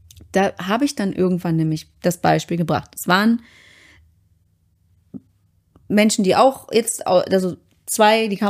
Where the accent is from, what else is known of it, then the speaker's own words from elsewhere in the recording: Saxony, Germany; Ich komme aus der Nähe von Chemnitz.